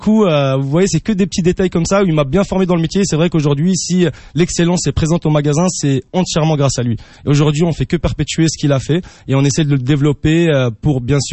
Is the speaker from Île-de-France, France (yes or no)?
yes; Paris, Île-de-France, France; born there; Personnellement, moi, je suis né à Paris